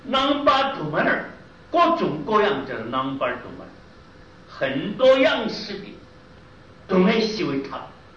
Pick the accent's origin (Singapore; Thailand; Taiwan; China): China; 我们中国人一看了阿僧祇了，无量无数这一了，这个佛教啊，真是不得了